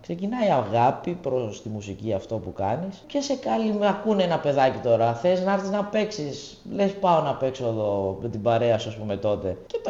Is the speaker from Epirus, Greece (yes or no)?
no; Athens, Attica, Greece; also born or lived in Andros; Εγώ είμαι από την Άνδρο, βέβαια μεγάλωσα στην Αθήνα.